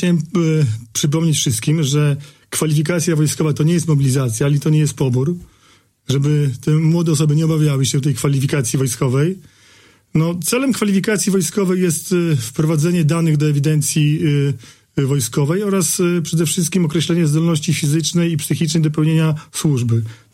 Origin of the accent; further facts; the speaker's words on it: Podlaskie Voivodeship, Poland; now in Białystok, Poland; Pochodzę z Podlasia, z powiatu munieckiego. Mieszkam obecnie na stałe w Białymstoku.